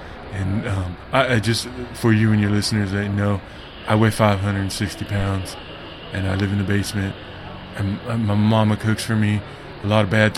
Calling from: Mississippi, United States; I'm down here in Mississippi, the South.

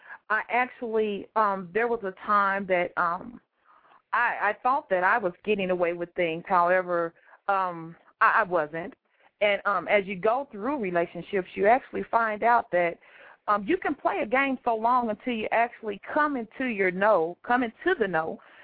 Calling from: Missouri, United States; I'm actually calling from the Midwest, from the Missouri area.

